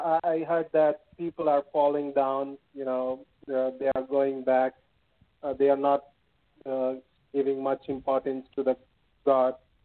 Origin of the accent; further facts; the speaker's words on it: India; English is a second language; I'm from India. My English might be not that fluent